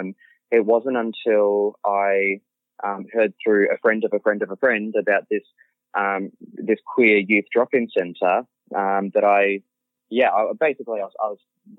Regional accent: Brisbane, Queensland, Australia; I mean, I grew up in Brisbane

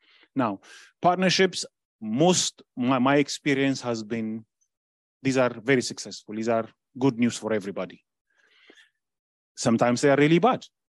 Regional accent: Ethiopia; I've met several people who ask me where I am, and I say I'm from Ethiopia.

